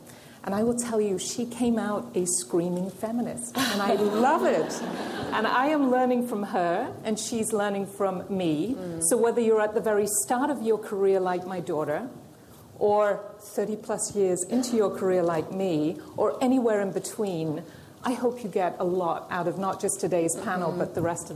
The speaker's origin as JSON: {"language": "English", "country": "United Kingdom", "said": "I'm also a Brit, a friend, and, oh, by the way, an owner of an incredibly demanding dog."}